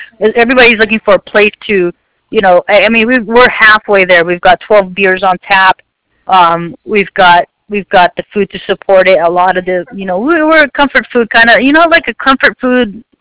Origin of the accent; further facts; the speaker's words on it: Las Vegas, Nevada, United States; Because it's a small town here. I've never lived in a small town. I'm from Vegas